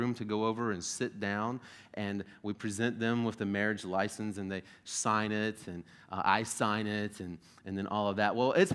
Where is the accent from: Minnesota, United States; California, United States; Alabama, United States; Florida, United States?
Florida, United States; I'm a little nervous because I'm from Florida, and our bears are like this